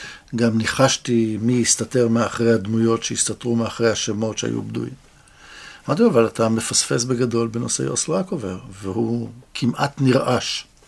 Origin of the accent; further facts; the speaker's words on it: Jerusalem, Jerusalem District, Israel; אנחנו נולדנו באותו רחוב בירושלים, וגדלנו באותה תרבות, ושירתנו באותו מקום בצבא.